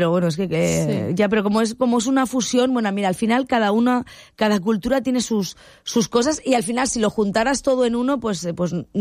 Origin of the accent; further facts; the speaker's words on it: Spain; Uy, lo de las dobles R's para vosotros es como nosotros, como los españoles, con las S's al principio de la palabra